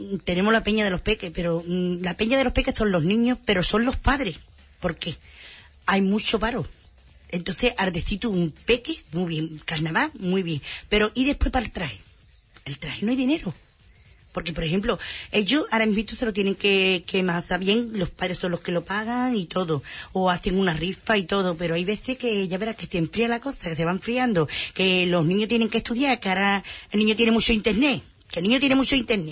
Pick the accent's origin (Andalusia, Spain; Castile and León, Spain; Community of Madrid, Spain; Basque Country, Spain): Andalusia, Spain; Huelva; de Huelva.